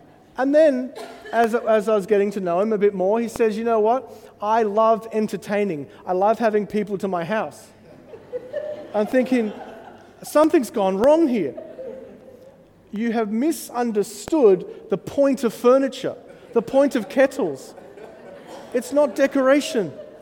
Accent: Australia; It's Australia, we like tea, not as much as our British friends

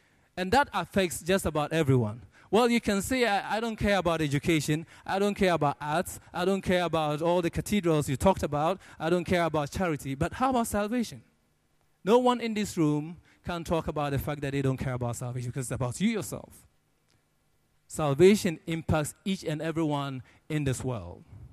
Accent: Ghana; And now I come from Ghana, and I can assure you that in a lot of the African countries

